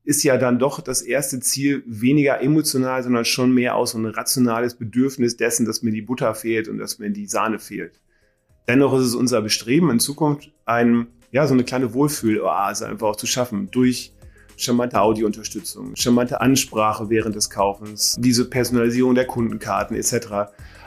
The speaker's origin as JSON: {"language": "German", "town": "Haselünne", "region": "Lower Saxony", "country": "Germany", "said": "Ja, ich bin Norddeutscher. Ich komme aus dem Emsland, geboren in Hasselünne."}